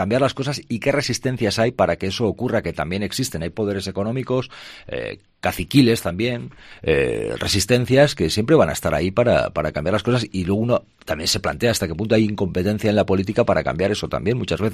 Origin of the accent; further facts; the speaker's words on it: Castile and León, Spain; pueblecito de Soria, del Moncayo, que sabe lo que es desde muy pequeñito, pues hasta mitad del año 86 en mi pueblo, al menos en mi casa no había ni agua caliente, ni calefacción, ni lavadora